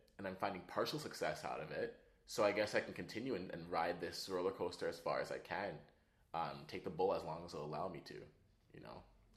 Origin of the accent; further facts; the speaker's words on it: Toronto, Ontario, Canada; Well, I actually grew up in Toronto. I grew up in Scarborough.